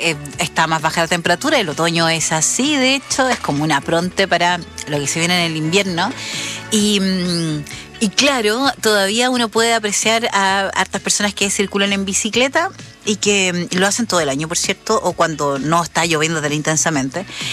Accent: Valdivia, Los Ríos, Chile; No es lo mismo la gente como hablamos acá en Valdivia que como se habla en la Patagonia chilena o en el norte de Chile o en la zona central.

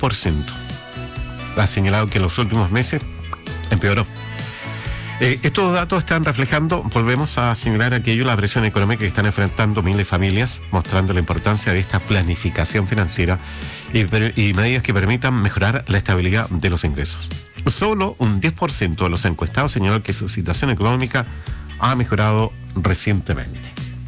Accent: Chile; cómo somos los chilenos

